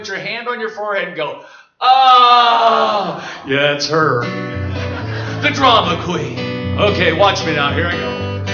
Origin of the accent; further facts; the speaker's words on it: Indiana, United States; We started in Connersville, Indiana. I grew up in Indiana